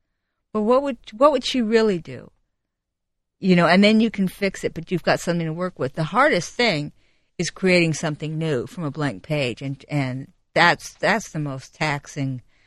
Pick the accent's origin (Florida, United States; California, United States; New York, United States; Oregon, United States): California, United States; Pacific Palisades; Listen, I came from a nice background. I grew up in Pacific Palisades. I had a lot of advantages.